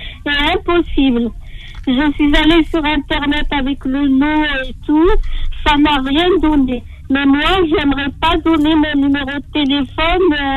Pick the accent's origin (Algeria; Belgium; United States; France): Algeria; Constantine, Constantine Province; Je suis algérienne de Constantine.